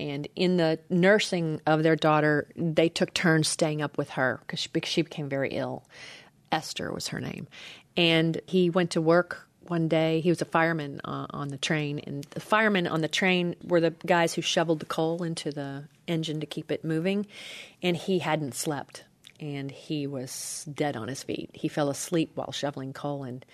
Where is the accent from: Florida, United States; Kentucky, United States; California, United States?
Kentucky, United States; I grew up in Kentucky. That's tobacco country.